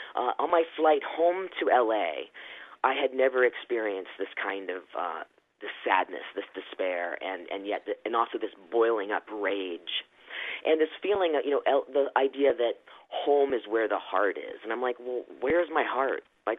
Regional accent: Virginia, United States; also born or lived in Philippines; I knew I was a boy in the wrong body growing up, and I liked girls in rural Virginia. I was born in the Philippines. We moved 8 times before I was 6 years old.

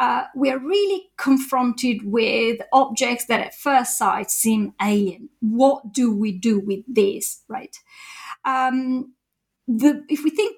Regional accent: Italy; also born or lived in Japan; now in Cambridge, United Kingdom; I did my PhD in Italy, my home country

